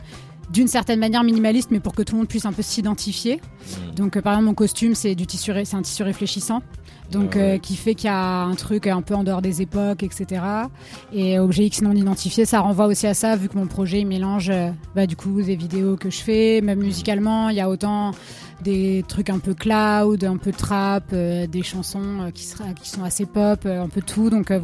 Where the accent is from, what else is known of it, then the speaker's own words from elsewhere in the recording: south of France, France; Je viens du sud, donc pas exactement ici, mais je viens de la région. Et je suis d'origine méditerranéenne, Espagne, Italie, et sud de la France.